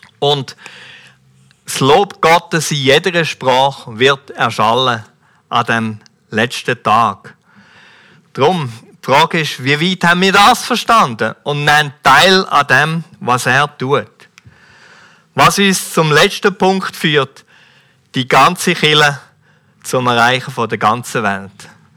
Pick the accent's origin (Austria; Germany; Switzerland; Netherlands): Switzerland; Und wir müssen uns eigentlich als Schweizer sagen lassen, wo sind wir?